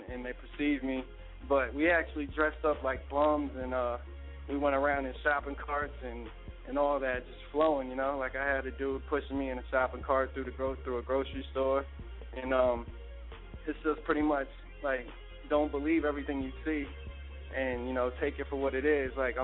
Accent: New London, Connecticut, United States; I was born in New London, Connecticut, and I pretty much came back to establish my name with my hometown.

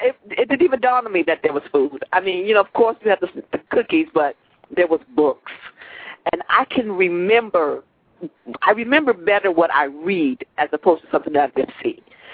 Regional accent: Gary, Indiana, United States; From there, I knew that even though I was raised in Gary, and I didn't know that I was below the poverty line

